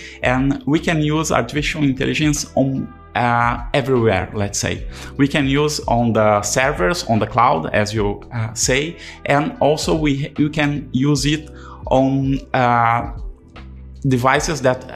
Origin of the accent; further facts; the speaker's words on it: Brazil; now in Turin, Italy; I am a PhD student here in Politecnico di Torino. I am from Brazil